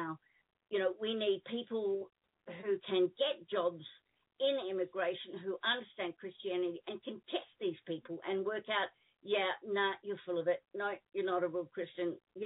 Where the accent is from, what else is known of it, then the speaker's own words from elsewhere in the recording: Australia; As an Australian citizen, I believe passionately in using the legal foundation basis constitution.